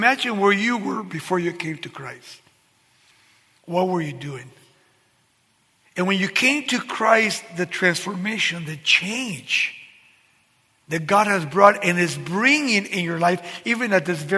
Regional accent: Baldwin Park, California, United States; I grew up in Baldwin Park, and you know the police knew me

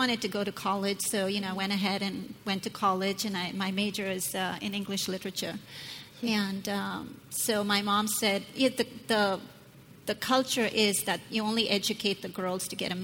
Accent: India; Well, I was raised in India and grew up there and went to school over there.

